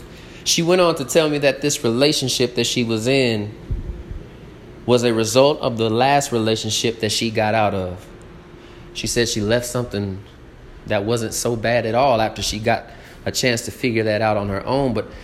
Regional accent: Lubbock, Texas, United States; this is a West Texas thing, baby. I'm born and raised in Lubbock, Texas

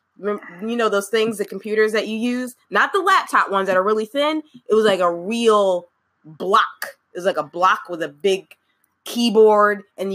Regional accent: New Jersey, United States; But I'm from the East Coast. Jersey girl, New York rappers.

